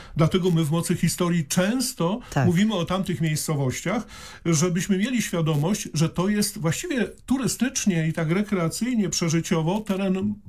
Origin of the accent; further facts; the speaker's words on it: Rudki, Świętokrzyskie Voivodeship, Poland; Ja urodziłem się w Rudkach, czyli tam, gdzie funkcjonowała jedyna w Polsce kopalnia pirytu do 1972 roku. I mieszkaliśmy w tych blokach przy ulicy Żeromskiego 2